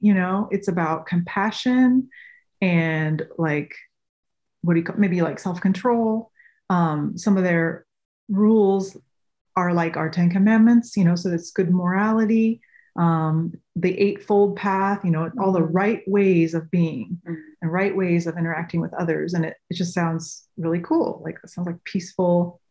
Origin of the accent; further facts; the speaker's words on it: Japan; I grew up in Japan, and one of the main religions there is Buddhism.